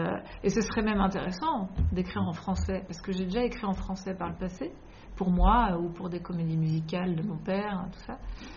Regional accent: France; now in Belgium; parce que je suis française et que j'arrive en Belgique

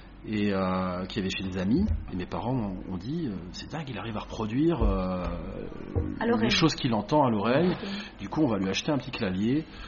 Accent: Chartres, Centre-Val de Loire, France; Ouais, je suis né en France, désolé. À Saint-Germain-en-Laye exactement, mais j'ai grandi du côté de Chartres, donc la cathédrale pour ceux qui connaissent.

